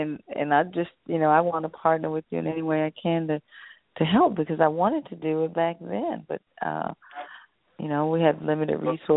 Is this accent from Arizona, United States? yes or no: no; Dallas, Texas, United States; Well, I love South Dallas because I grew up here as well. The first 5 years of my life was South Dallas. I grew up on Latimer Street